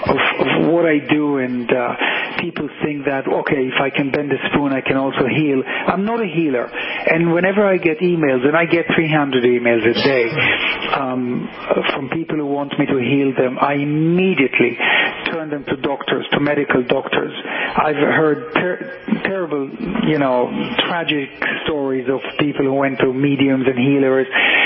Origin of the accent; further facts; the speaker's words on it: Cyprus; I grew up in Cyprus, and I love the island.